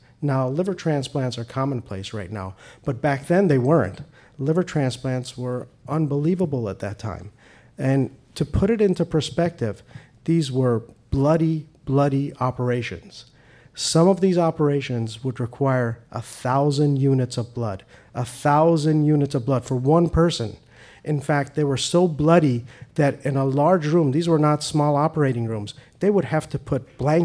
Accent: Iran; I'm Persian. I'm an immigrant from Iran.

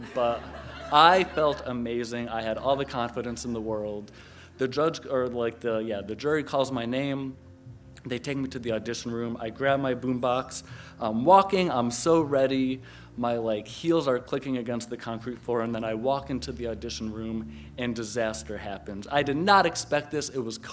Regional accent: Connecticut, United States; It was up here in Boston. I'm from Connecticut. So we drive a couple hours.

